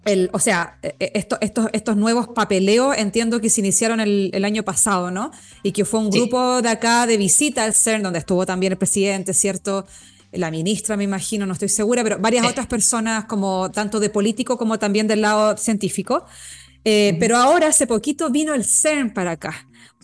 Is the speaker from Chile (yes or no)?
yes; Chile; como buen chileno, tiene que ser catete